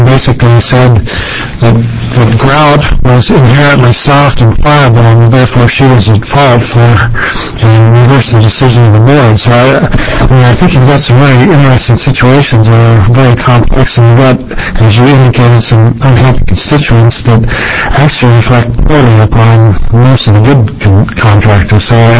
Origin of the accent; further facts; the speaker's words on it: Oregon, United States; I'm from Northeast Oregon, Altamax is where I live.